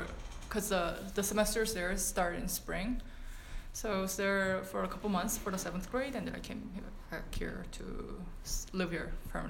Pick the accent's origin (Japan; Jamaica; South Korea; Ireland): South Korea; now in Philadelphia, United States; Yes, I was born in greater Philadelphia area, but I was raised in Korea, South Korea, and also lived in many other countries. But I spent my high school years here, and my family now lives in Philadelphia